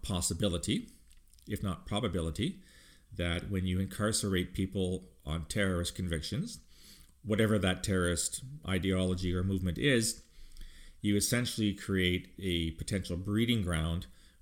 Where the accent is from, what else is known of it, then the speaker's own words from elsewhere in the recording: Canada; this is becoming quite the brouhaha south of the border, speaking as a Canadian.